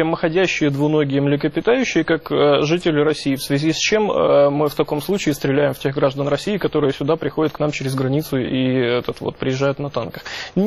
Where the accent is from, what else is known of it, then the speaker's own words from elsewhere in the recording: Ukraine; Ну, в политическом смысле у меня паспорт гражданина Украины. Очевидно, что я украинец. Я принадлежу к украинской политической нации